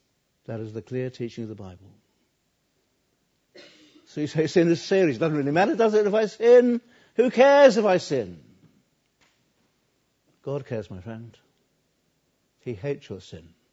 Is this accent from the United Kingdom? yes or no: yes; Norwich, East of England, United Kingdom; born there; where I was born in Norwich